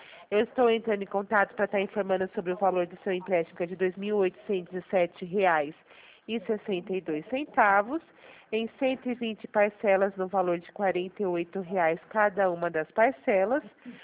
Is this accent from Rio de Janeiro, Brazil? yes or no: no; Araraquara, São Paulo, Brazil; sou de Araraquara